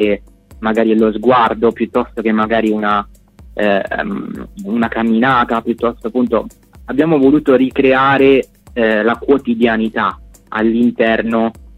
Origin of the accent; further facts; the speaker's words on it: Liguria, Italy; Io sono ligure.